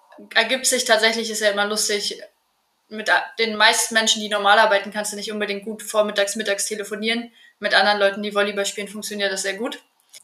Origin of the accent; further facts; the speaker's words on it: Berlin, Germany; Ja, bin Berlinerin.